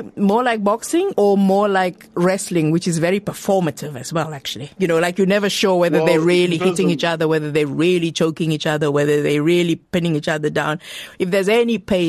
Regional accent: South Africa; Well, that I'm a South African.

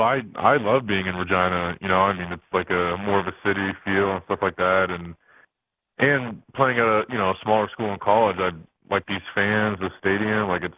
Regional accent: Columbus, Ohio, United States; I went to a lot growing up in Columbus.

